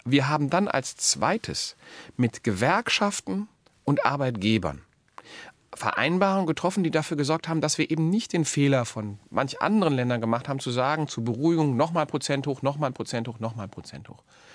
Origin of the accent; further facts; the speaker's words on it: Krefeld, North Rhine-Westphalia, Germany; was meine Heimatstadt Krefeld, Sie merken, ich komme da immer wieder drauf zurück